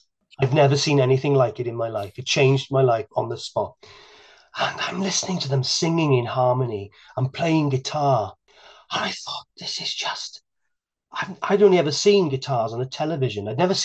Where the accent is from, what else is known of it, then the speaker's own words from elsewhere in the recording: Carmarthen, Wales, United Kingdom; Well, I come from West Wales, a place called Carmarthen, and I don't come from a showbiz family or anything